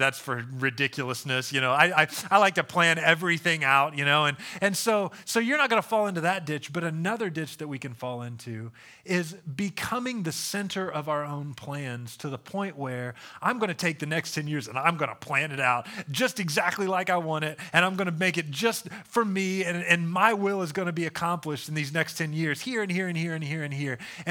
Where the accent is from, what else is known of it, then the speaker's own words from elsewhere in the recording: Indiana, United States; I grew up in Indiana, and everything's laid out in central Indiana on a grid, and there's cornfields on the side of every one.